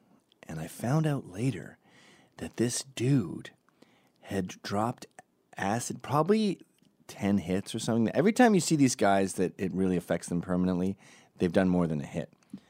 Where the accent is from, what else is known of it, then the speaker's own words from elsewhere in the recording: Canada; And I said, look, I'm Canadian and we're not litigious.